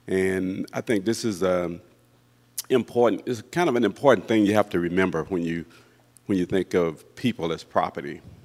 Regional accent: Mobile, Alabama, United States; born there; I was born in Mobile, Alabama in 1947.

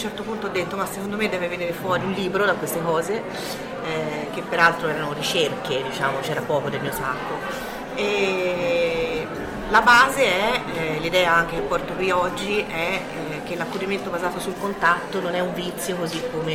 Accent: Florence, Tuscany, Italy; No, sono toscana.

